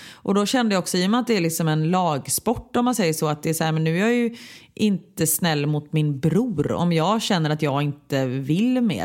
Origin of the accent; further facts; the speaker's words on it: Gothenburg, Västra Götaland County, Sweden; jag kommer från Örgryte och du kommer från Kottedala, och det, vi har ju haft extremt olika uppväxter